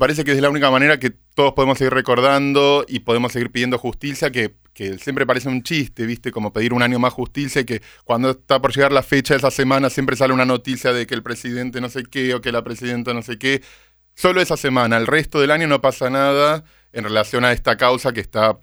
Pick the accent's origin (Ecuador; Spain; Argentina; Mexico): Argentina; como joven, como argentino, y la impunidad de vivir en un país donde no se resuelve esto, ni nada se resuelve